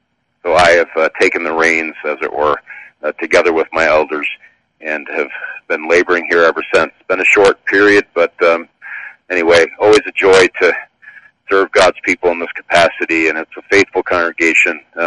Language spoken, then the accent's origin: English; New York, United States; I'm a New Yorker myself.